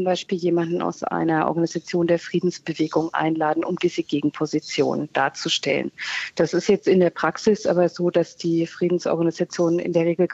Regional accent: Nuremberg, Bavaria, Germany; Also in meiner Heimatstadt Nürnberg

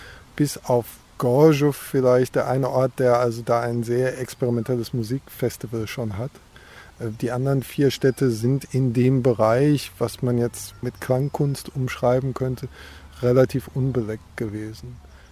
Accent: North Rhine-Westphalia, Germany; Also ich komme aus dem Ruhrgebiet.

